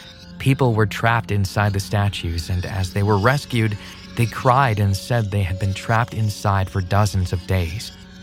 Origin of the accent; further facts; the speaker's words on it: India; I'm from India.